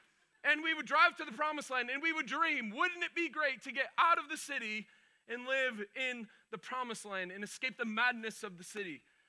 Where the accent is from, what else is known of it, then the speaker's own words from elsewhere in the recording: Lowell, Massachusetts, United States; I grew up in Lowell. We had like a tenth of an acre of property growing up in that city.